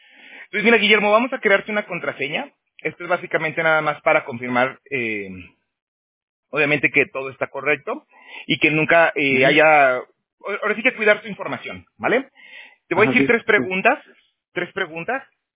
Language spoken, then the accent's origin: Spanish; Aguascalientes, Mexico; moved away; yo también soy de México. Yo soy de Aguascalientes. Pero bueno, ya hace 12 años me salí de allá